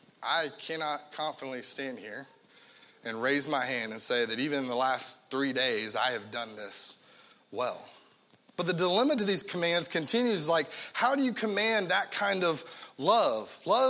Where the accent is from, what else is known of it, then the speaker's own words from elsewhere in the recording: the South, United States; Which is weird because growing up in the South, there's a thing called a mater sandwich.